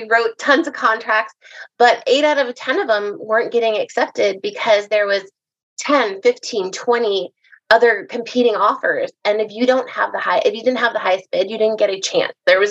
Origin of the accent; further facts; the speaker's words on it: New York City, New York, United States; But since I came from New York City